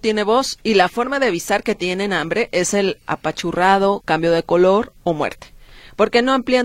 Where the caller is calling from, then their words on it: Zapopan, Jalisco, Mexico; de Zapopan.